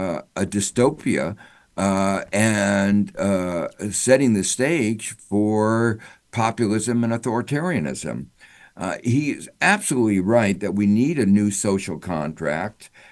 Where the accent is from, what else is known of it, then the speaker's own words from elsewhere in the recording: Gary, Indiana, United States; I come from Gary, Indiana, a steelmaking town